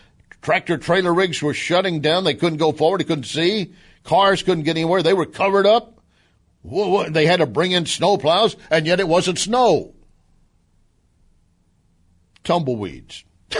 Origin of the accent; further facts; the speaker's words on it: Texas, United States; As I said, growing up in West Texas, I saw a lot of tumbleweeds